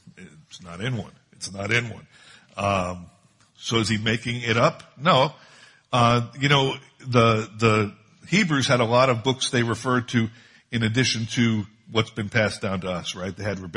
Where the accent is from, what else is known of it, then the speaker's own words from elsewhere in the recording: Philadelphia, Pennsylvania, United States; Where I grew up in Philadelphia, there's a church you can go to that had a leader of that church who they considered very holy